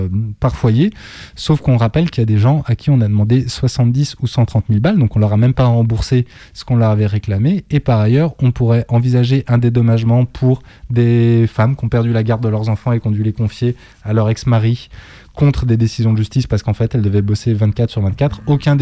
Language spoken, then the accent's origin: French; Netherlands; il a l'air d'être à peu près aussi bien que chez nous, aux Pays-Bas